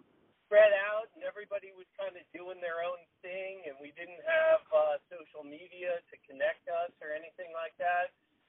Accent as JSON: {"language": "English", "town": "Reston", "region": "Virginia", "country": "United States", "tie": "born or raised there", "said": "I was born in Reston. I was born in 76 and born in Fairfax Hospital. And grew up and lived all my life in Reston until I went off to college."}